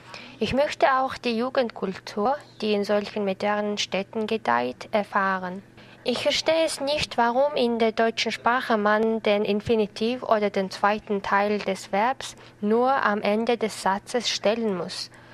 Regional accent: Ulaanbaatar, Mongolia; German is a second language; ich komme aus der Mongolei. Ich bin 1995 geboren und in Ulaanbaatar, der Hauptstadt der Mongolei, gewachsen.

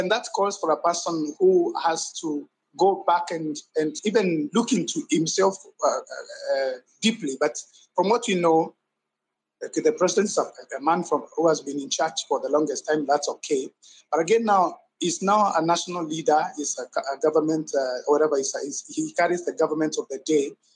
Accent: Kenya; of course, as much as I'm a pastor, of course, I'm a Kenyan and affected by whatever is happening around us.

